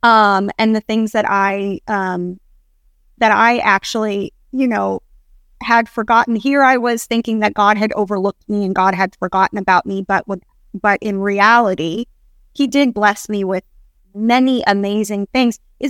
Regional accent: Hollywood, California, United States; Like my childhood growing up in Hollywood

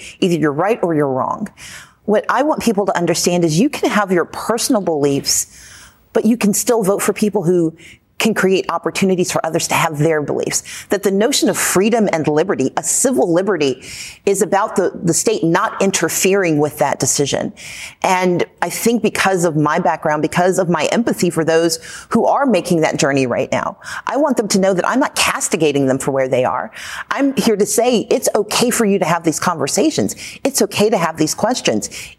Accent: Mississippi, United States; I grew up in the Deep South of Mississippi.

